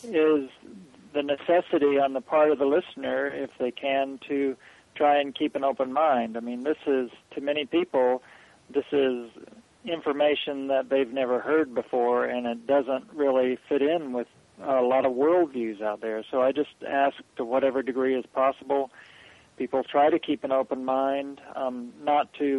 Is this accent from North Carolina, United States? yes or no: yes; North Carolina, United States; Well, I grew up Protestant Methodist in North Carolina.